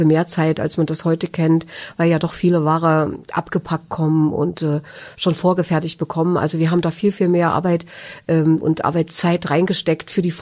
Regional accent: Germany; Ich bin ein Kind der DDR und bin in diesem Land groß geworden

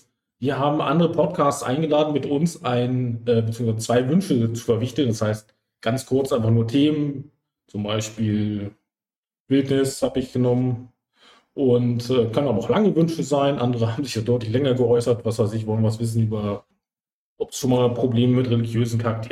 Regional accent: Lower Saxony, Germany; ich berate aus Niedersachsen, das heißt Hochburg von Jägermeister.

